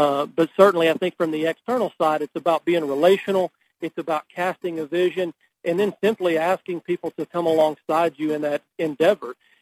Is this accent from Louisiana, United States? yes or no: yes; Louisiana, United States; I was born and raised in Louisiana. I played college football and threw the javelin at Northwestern State in Natchitoches, Louisiana, met my wife there